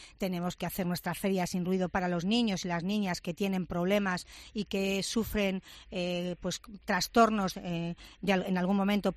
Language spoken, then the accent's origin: Spanish; Toledo, Castilla-La Mancha, Spain; para los que somos de Toledo, la Virgen del Sagrario es nuestra patrona